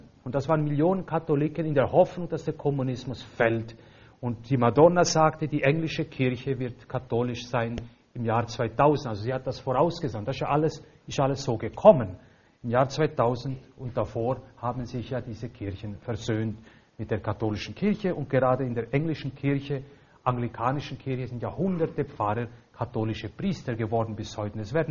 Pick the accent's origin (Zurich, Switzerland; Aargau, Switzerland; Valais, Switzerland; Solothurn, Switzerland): Valais, Switzerland; Ich komme aus dem Mittelwallis, unterhalb von Montana.